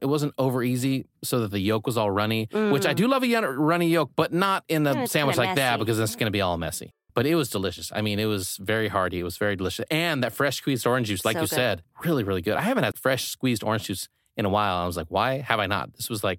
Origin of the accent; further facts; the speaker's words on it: Midwest, United States; I didn't grow up in New York, and I grew up in the Midwest. It was hard to get a bagel in the Midwest, actually.